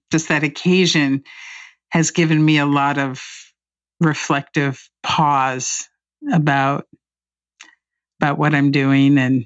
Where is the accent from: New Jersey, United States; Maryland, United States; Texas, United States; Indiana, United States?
Indiana, United States; Indianapolis; I grew up in Indianapolis on a very conservative side of town, and my parents were the only Democrats in their polling district